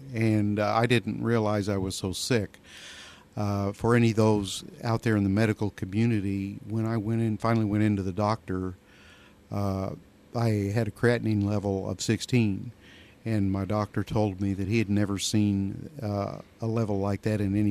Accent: Carterville, United States; law as a solo practitioner in my hometown for 28 years.

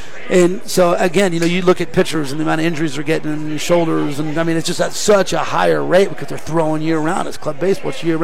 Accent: California, United States; Yeah, I grew up in the Bay Area.

